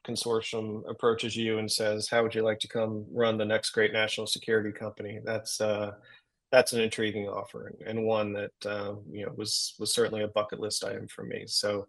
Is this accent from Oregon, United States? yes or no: no; Yorktown, Virginia, United States; Yeah, so I grew up in Yorktown, Virginia, which is down southeast Virginia in Tidewater.